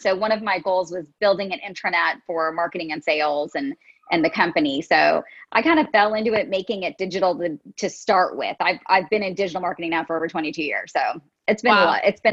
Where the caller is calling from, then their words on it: Indianapolis, Indiana, United States; I am located in Indianapolis, Indiana, home of the Motorsport Indy Car.